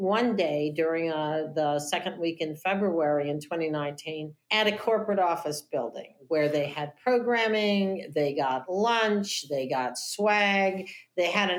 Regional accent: Midwest, United States; I guess I grew up with that in the Midwest because everybody owned a home.

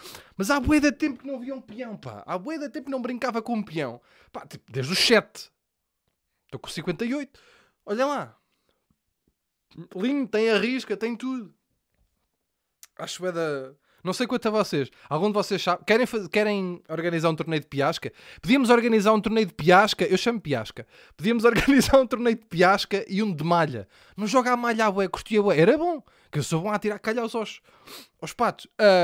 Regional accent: Lisbon, Portugal; Eu nasci e cresci em Chelas, mas putz, nasci e cresci.

